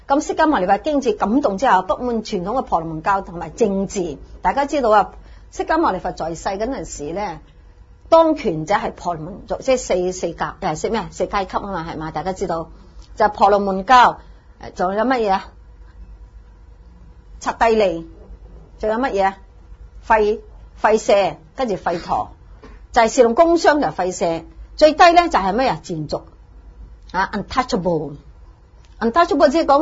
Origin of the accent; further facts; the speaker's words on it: China; 我哋中国人系乜嘢？一家亲，天伦之乐就 very good 噶啦